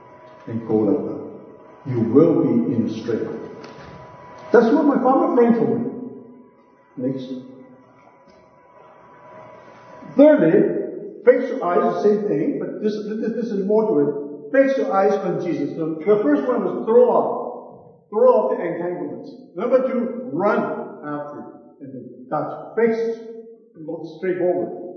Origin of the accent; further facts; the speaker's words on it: Manitoba, Canada; I'm from the Paris. I'm from Manitoba.